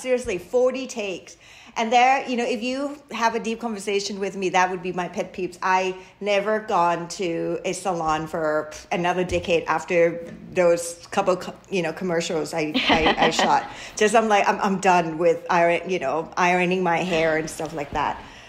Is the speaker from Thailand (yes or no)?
yes; Thailand; now in United States; I grew up in Thailand, so we have a lot of street food. We have, we live in an extended family type kind of, you know, household. My grandma lived with us.